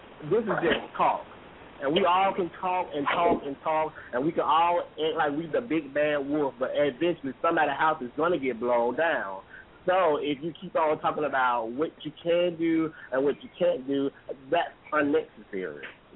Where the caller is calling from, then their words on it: Georgia, United States; And I'm calling from Georgia.